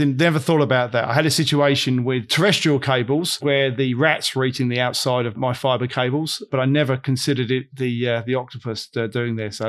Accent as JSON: {"language": "English", "country": "Australia", "said": "We're from Australia. We have some very remote stuff."}